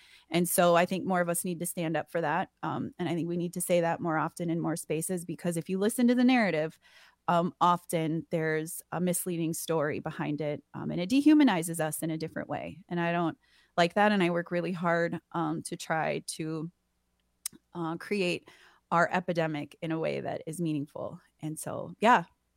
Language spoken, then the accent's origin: English; Wyoming, United States; I talk about Wyoming, because that's actually where my mom's from. We're from the Wind River Reservation. We're Eastern Shoshone.